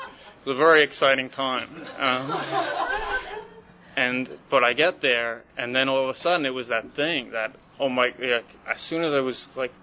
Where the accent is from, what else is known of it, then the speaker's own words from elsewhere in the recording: New York, United States; I'm the oldest of six kids, Irish Catholic family, if you wouldn't guess by the six. I grew up mainly in New York.